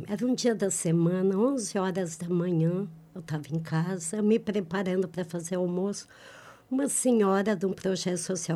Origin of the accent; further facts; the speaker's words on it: Turvo, Brazil; né, conhecida. Desde que nasci, assim, moro no Turvo há 30 anos